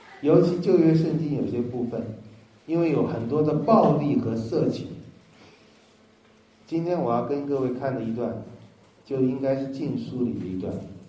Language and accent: Chinese; China; 这个经文恐怕西方人还不太容易懂，我们中国人倒还能懂。